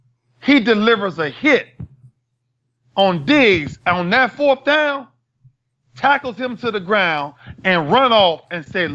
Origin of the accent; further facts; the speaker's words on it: Miami, Florida, United States; But, Doc, this is when I came from Miami. All we know is running.